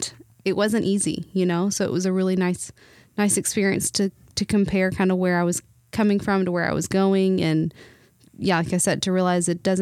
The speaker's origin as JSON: {"language": "English", "town": "Madisonville", "region": "Kentucky", "country": "United States", "said": "So I'm originally from Madisonville, Kentucky, which is about an hour."}